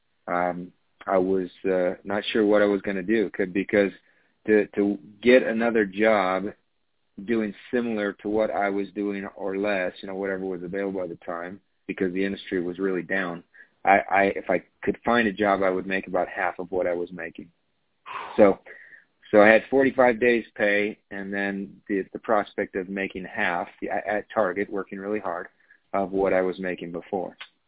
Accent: California, United States; now in Utah, United States; I went to Brigham Young University here in Utah. I grew up in California, and I went to BYU, they call it, here in Utah

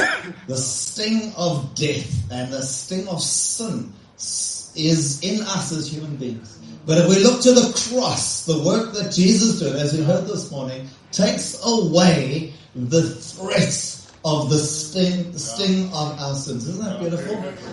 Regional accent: England, United Kingdom; Yeah, I run out of English and I am English.

